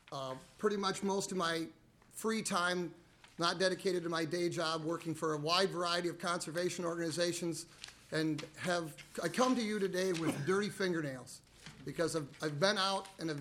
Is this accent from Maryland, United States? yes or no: no; Worthington, Minnesota, United States; I'm from Worthington, Minnesota, which is in Nobles County. I tell people I'm 9 miles from Iowa and about 30 miles from South Dakota.